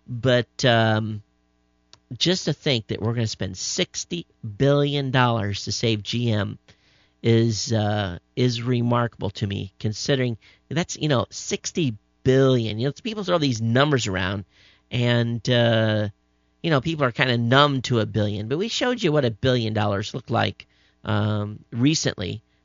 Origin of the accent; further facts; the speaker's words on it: Michigan, United States; I'm originally from Michigan.